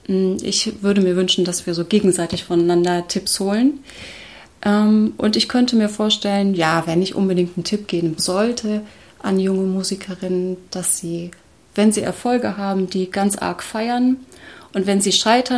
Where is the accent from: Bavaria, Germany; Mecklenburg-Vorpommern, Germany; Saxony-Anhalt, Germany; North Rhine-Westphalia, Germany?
North Rhine-Westphalia, Germany; Wuppertal; ich bin in Wuppertal groß geworden, da gibt es ja das Tanztheater Pina Bausch.